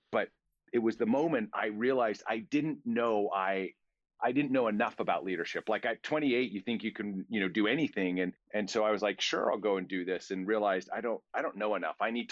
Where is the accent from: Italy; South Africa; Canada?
Canada; Alberta; also born or lived in England; now in United States; I grew up in Alberta, Canada, and have had the privilege of living in Canada. I've lived in the United States, in Las Vegas, Nevada, California. I now live in Pennsylvania. I've lived in England for 5 years